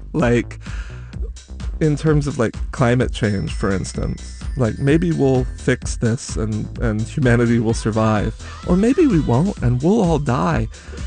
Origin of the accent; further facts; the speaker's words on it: Kansas City, United States; I grew up in Kansas City and certainly didn't feel accepted as not a super heteronormative, gender-conforming person out in the world.